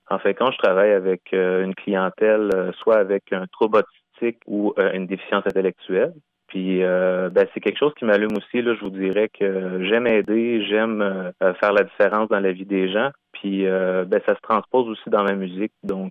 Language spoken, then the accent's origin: French; Sorel-Tracy, Quebec, Canada; vu que nous, on vient de Sorel-Tracy, au Québec